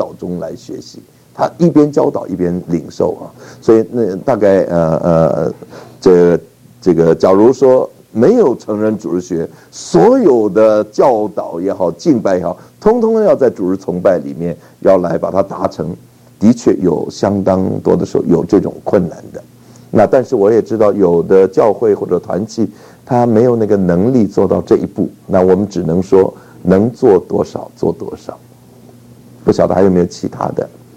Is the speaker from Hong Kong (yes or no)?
no; Taiwan; 所以我就带了一点台湾的小人儿啊